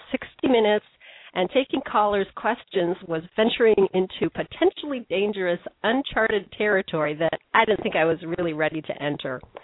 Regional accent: Detroit, Michigan, United States; I'll tell you that I grew up in Motown during an era of racial riots, busing, political assassinations

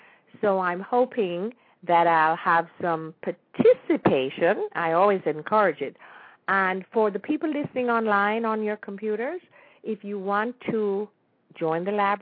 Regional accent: Jamaica; now in United States; I was privileged to be born and raised in Jamaica. Although I've lived the majority of my life in the United States, where I broadcast from

